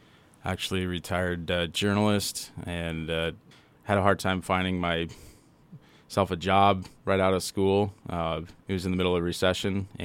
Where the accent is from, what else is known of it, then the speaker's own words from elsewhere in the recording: Colorado, United States; now in Billings, United States; And then my wife is from Billings up here, and I'm from Colorado. We went to school in Colorado.